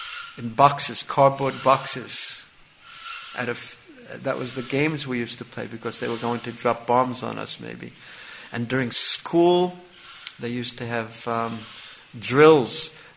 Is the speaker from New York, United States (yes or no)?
yes; New York, United States; I remember when I was growing up in New York, I was living fairly close to an airport.